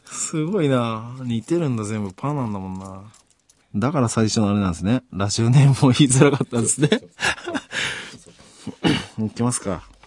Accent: Yaizu, Shizuoka, Japan; その、作ってる会社が自分の地元の焼津なんで、その焼津でも自分の住んでるところがちょっと近めのところだと思うんで、

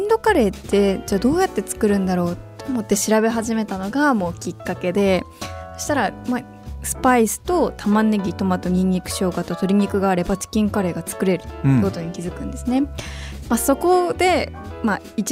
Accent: Sendai, Miyagi, Japan; now in Tokyo, Japan; 私は仙台であの育って姉も仙台育って、はい、で上京して、

